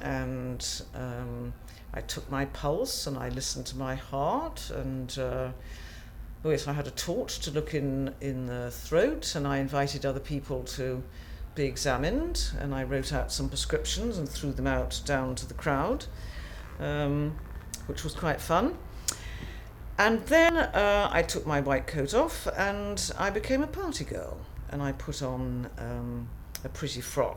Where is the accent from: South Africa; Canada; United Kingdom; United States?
United Kingdom; Cobham, South East England; My date of birth is the 15th of April 1950 and I come from Cobham, 29 Twin Oaks.